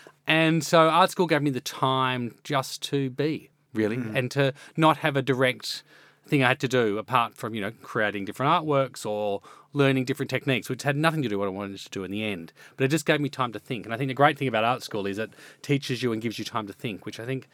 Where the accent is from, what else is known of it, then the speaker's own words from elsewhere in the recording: Australia; my background is, you know, Anglo-Australian. So my family, I grew up on English food, roast dinners